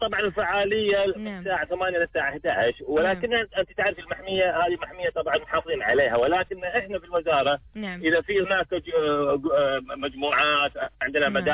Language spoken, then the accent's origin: Arabic; Oman; عندنا في عمان